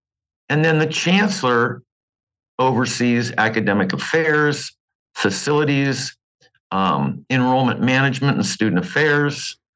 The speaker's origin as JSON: {"language": "English", "region": "California", "country": "United States", "said": "You know, I came up here from California in 2016. And whenever you move to a new place, it takes you a while to fit in and get to know people and feel comfortable."}